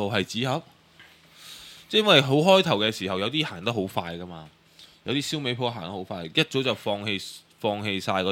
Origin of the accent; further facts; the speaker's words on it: Hong Kong; 淨係依適應期係俾我哋港人嘅